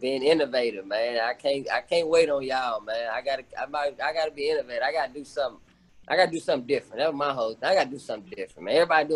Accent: Houston, Texas, United States; Because you either went to TSU or Prairie View when you, you know, growing up in Houston.

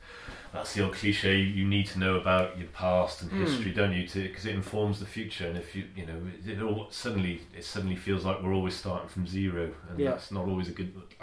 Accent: Wales, United Kingdom; you've hit on that we are Welsh, but we are different. We're not the stereotypical daffodil hat wearing Welsh.

